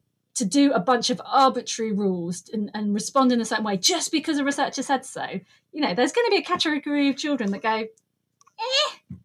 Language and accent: English; South West England, United Kingdom; accent: Cornish; Yeah, I'm Cornish, so I like to put some rolling R's in there.